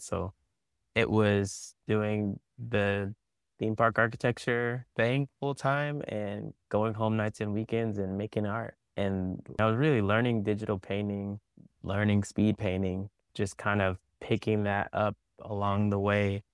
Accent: Spring, Texas, United States; And I grew up in Spring, Texas. I went to school with Simone Biles' big brothers.

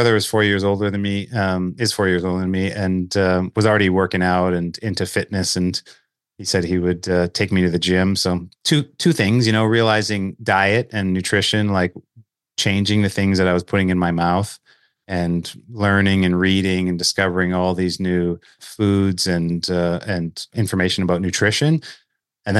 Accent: the Prairies, Canada; I'm a Canadian, born and raised in the prairies of Canada and live in Winnipeg, Manitoba.

